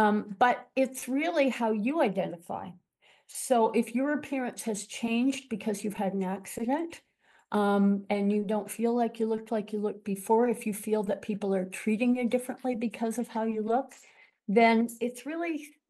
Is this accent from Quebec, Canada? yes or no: yes; Montreal, Quebec, Canada; also born or lived in Eastern Townships / Niagara-on-the-Lake / Toronto; I grew up in Montreal, went to university in the Eastern Townships, raised my children in Niagara-on-the-Lake, and then moved to Toronto and came out here about 12 years ago.